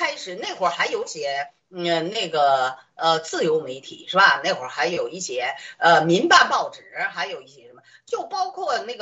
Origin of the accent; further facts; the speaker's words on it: China; 我说作为一个中国人，是吧，你能不关心水灾吗？